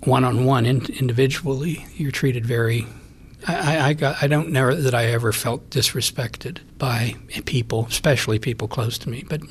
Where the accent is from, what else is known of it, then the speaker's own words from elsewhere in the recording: Natrona Heights, Pennsylvania, United States; born there; now in Pittsburgh, United States; live in Squirrel Hill at the moment, but I was born in Natrona Heights, which is up the Allegheny River, about 25 miles.